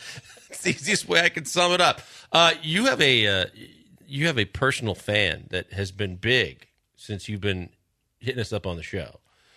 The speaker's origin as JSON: {"language": "English", "town": "Milwaukee", "region": "Wisconsin", "country": "United States", "tie": "born or raised there", "said": "I'm here to tell you as an alum and that's my hometown. You don't have enough sunshine in the day to recruit people to play in Milwaukee."}